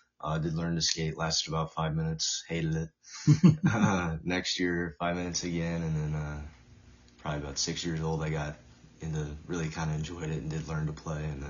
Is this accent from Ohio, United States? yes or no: no; Black Diamond, Washington, United States; Well, I'm from Black Diamond, Washington, which is about 45 minutes outside of Seattle.